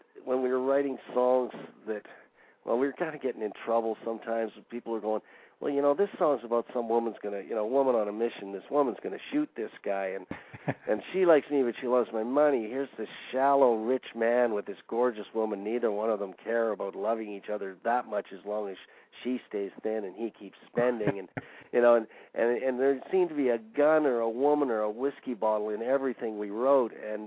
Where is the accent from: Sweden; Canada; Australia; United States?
Canada; Fort St. John, British Columbia; we picked up a bass player who happened to be from Fort St. John originally, my hometown